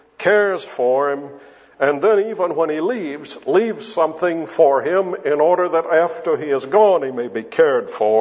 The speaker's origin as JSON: {"language": "English", "town": "Birmingham", "region": "Alabama", "country": "United States", "tie": "born or raised there", "also_born_or_lived": "Charleston, United States", "said": "I grew up in the First Presbyterian Church in Birmingham, Alabama, and then later on in the First Presbyterian Church in Charleston, South Carolina."}